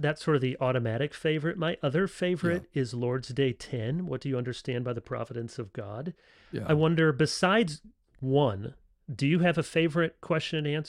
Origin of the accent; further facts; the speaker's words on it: Grand Rapids, Michigan, United States; So I grew up in Grand Rapids, and I look back now, and I didn't know it, but there were all sorts of people in my high school had